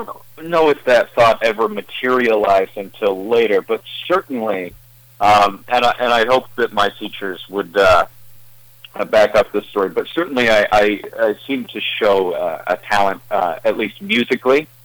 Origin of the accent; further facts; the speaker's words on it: LaRue, Ohio, United States; Well, I grew up in LaRue, Ohio, a very small town, as you guys know. I think the population right now is around 400 people.